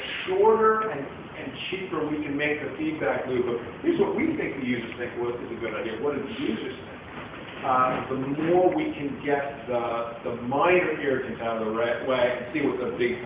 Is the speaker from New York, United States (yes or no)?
yes; New York, United States; And as a New Yorker, I'm especially interested.